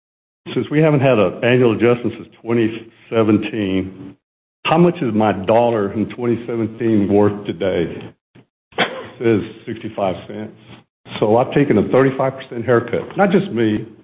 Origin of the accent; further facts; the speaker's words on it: Dallas, Texas, United States; You know, I grew up in Dallas, born in 1955. I grew up in a little neighborhood just west there of Love Field, Harry Hines and Roanoke Avenue, not too far from here.